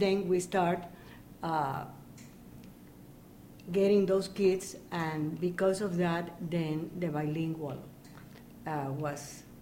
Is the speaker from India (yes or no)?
no; Cuba; moved away as an adult; now in United States; I came from Cuba in 1960, so I was working at the hotel